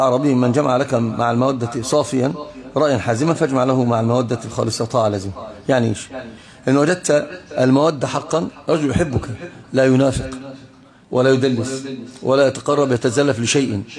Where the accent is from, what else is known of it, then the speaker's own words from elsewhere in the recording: Upper Egypt, Egypt; لذلك احنا عندنا في الصعيد كلام يعني مثل هذا.